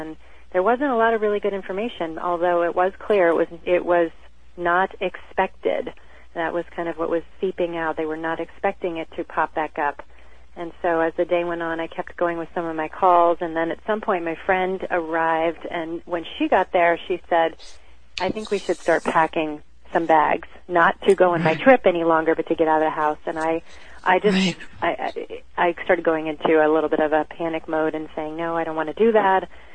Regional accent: Boston, Massachusetts, United States; also born or lived in Rhode Island; because I'm from the Boston area. Originally, actually spent a lot of time in Rhode Island

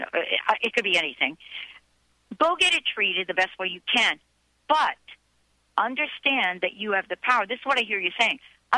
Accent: Bronx, New York, United States; I grew up in the Bronx, you know, and we were always told.

